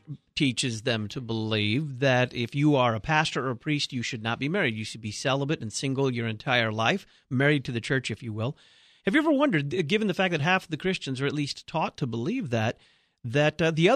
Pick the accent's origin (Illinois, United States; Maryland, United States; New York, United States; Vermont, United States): Illinois, United States; Waterloo; He's pastor of Emmanuel Lutheran Church in Waterloo, Illinois, my hometown.